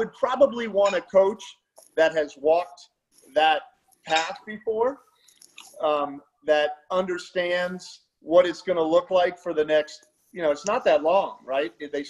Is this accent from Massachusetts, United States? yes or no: yes; Boston, Massachusetts, United States; I was a basketball kid because I grew up in Boston and around the Celtics